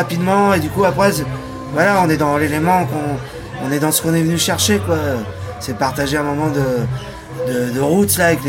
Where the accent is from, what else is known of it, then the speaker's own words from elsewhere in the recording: Pays de la Loire, France; Je viens des Pays de la Loire, je suis pas breton, mais on en est pas loin.